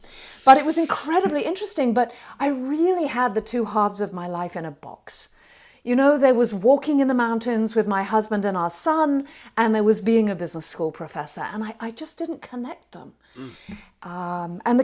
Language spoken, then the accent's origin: English; United Kingdom; That comes from my background as a Brit.